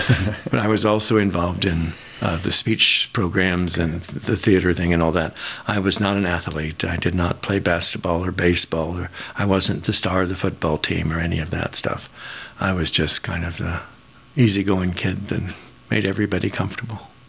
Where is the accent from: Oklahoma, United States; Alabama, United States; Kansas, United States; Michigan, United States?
Kansas, United States; Wichita; born there; I was born in Wichita, Kansas, St. Francis Hospital.